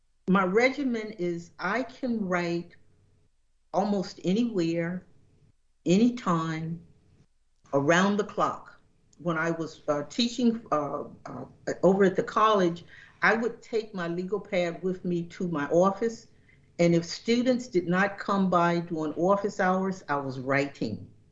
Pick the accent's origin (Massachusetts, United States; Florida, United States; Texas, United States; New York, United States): New York, United States; Jamestown; For example, I grew up in Jamestown, New York, as you mentioned earlier, in the Snow Belt.